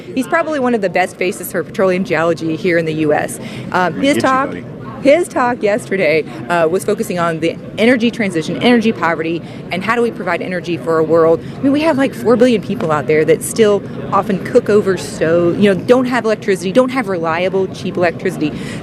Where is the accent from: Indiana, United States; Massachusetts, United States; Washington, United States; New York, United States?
Indiana, United States; I grew up in Indiana, though. I went to a small school in Indiana